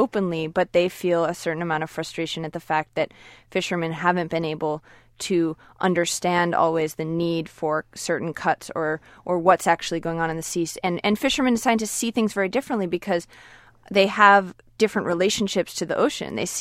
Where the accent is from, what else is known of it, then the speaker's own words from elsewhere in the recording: Gloucester, Massachusetts, United States; Well, I grew up in Gloucester, and though I spent a lot of time on boats when I was young, I don't come from a fishing family.